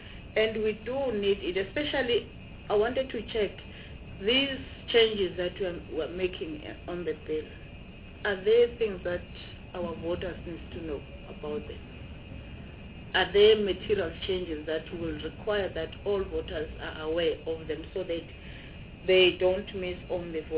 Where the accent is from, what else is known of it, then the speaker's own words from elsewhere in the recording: Mpumalanga, South Africa; I'm from Mpumalanga